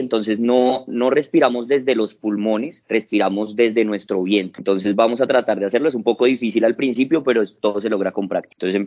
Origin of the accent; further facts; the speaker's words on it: Bogotá, Colombia; Nací en Bogotá el 9 de noviembre de 1991, criado por mi madre y mis abuelos.